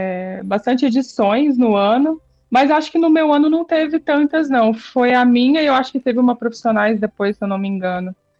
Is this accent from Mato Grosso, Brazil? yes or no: yes; Mato Grosso, Brazil; also born or lived in Goiânia; Eu sou mato-grossense, exato. Sou mato-grossense, morei uns 10 anos em Goiânia antes de... 10 anos em Goiânia, eu resumo, que né? Legal. Eu dei umas andanças, morei no Espírito Santo também, voltei pro Mato Grosso, até vim pra São Paulo, em 2019.